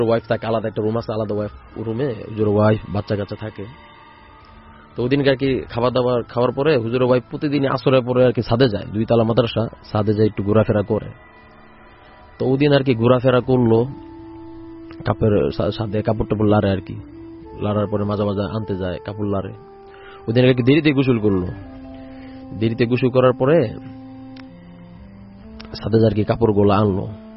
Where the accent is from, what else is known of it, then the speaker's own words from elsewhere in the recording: Gazipur, Dhaka Division, Bangladesh; আমি গাজীপুর বড়বাড়ি থেকে আসছি।